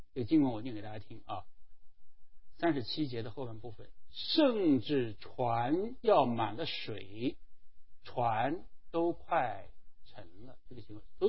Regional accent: China; 我们中国人叫祸不单行啊

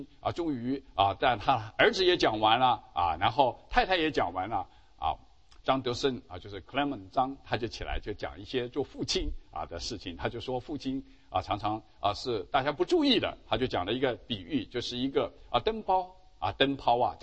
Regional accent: China; 这句话我们中国人啊不难接受

